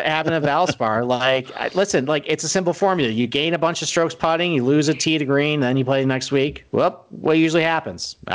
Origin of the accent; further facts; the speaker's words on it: Rochester, New York, United States; accent: Rochester; How about my nasally Rochester accent?